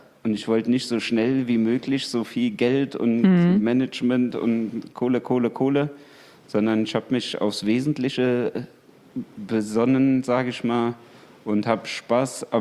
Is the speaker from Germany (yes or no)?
yes; Mainz, Rhineland-Palatinate, Germany; moved away as an adult; Ich bin gebürtig aus Mainz, habe zwei Brüder und habe Mainz nach dem Abitur verlassen, um zum Studium nach Leipzig zu gehen.